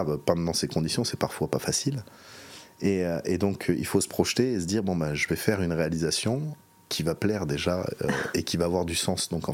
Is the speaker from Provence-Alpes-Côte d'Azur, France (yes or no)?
yes; Nice, Provence-Alpes-Côte d'Azur, France; born there; also born or lived in Monaco / Paris region; Je suis né à Nice, je ne suis pas né très loin.